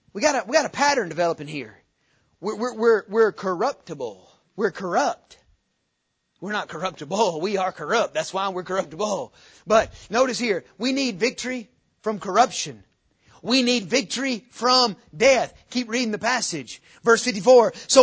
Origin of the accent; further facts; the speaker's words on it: the South, United States; You know, I mean, I'm from the South. I know what that's about, you know.